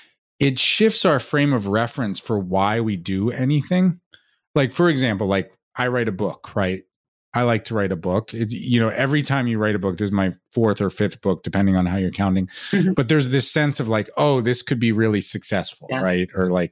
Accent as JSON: {"language": "English", "town": "New York City", "region": "New York", "country": "United States", "tie": "born or raised there", "said": "I grew up in New York City, you know, and my parents were very, you know, normal people."}